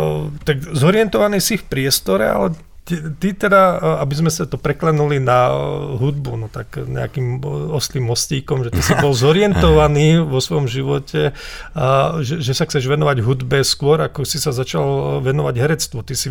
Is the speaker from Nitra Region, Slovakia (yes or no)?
no; Revúca, Banská Bystrica Region, Slovakia; Ja som schopný zablúdiť v mojom rodnom meste Revúca, ktoré fakt? Má ja neviem, 13 000 obyvateľov.